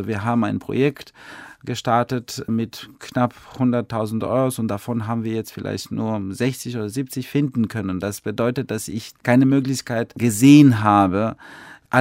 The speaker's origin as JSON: {"language": "German", "country": "Albania", "tie": "born or raised there", "moved": "yes", "said": "Ich bin in Albanien geboren und habe dort bis 98 gelebt"}